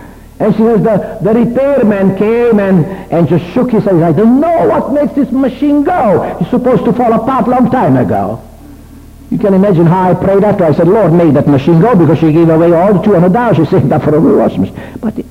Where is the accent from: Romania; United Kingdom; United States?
Romania; In my hometown in Romania, I call it a town, but it's a city of 320,000 people.